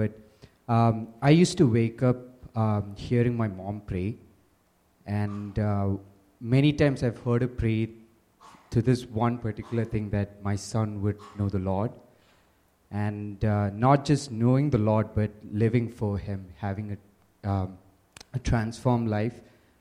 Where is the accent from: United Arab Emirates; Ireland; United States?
United Arab Emirates; Dubai; I was born and brought up in Dubai